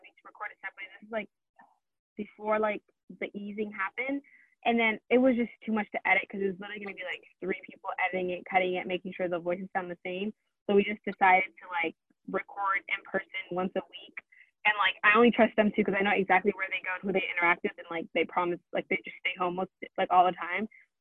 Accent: United States; although like we're all Somali, Zaytun's also not born in America, but like me is in this, well, like born and raised in America

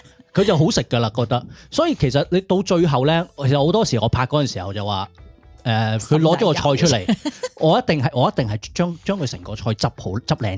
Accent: China; 你知我哋中國人社會好興一個叫做美圖秀秀㗎嘛

